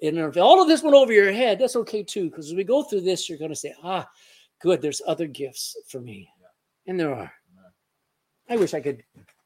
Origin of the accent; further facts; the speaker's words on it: Texas, United States; I'm a Texan. I don't speak the King's English.